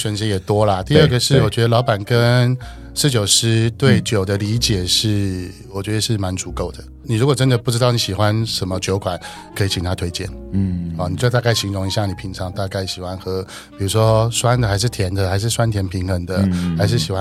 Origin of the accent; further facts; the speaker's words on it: Taoyuan, Taiwan; now in Taipei, Taiwan; 其实我本身是桃园人，我从小桃园。长大土生土长，但我三十几岁就搬到台北。